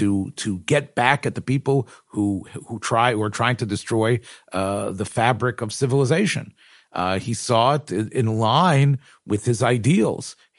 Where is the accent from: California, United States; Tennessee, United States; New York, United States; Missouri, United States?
Tennessee, United States; from a senator from my home state, from Tennessee